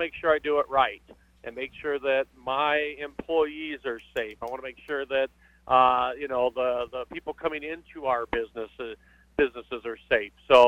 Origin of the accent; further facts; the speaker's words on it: Arvada, Colorado, United States; I grew up in Arvada, worked in Golden